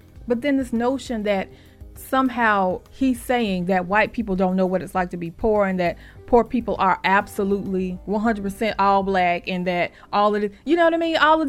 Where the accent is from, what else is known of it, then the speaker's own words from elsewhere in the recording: the South, United States; But I'm from the South, honey.